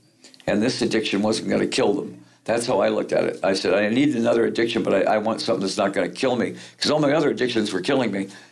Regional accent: Detroit, Michigan, United States; when they found out I was from Detroit, then we fit right

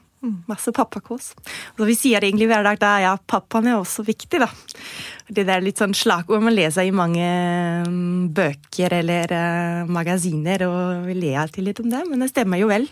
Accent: Germany; Norwegian is a second language; now in Norway; som du sa tidligere, kom jeg fra Tyskland.

